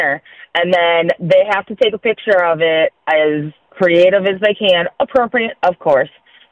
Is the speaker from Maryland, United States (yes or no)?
yes; Maryland, United States; from Maryland.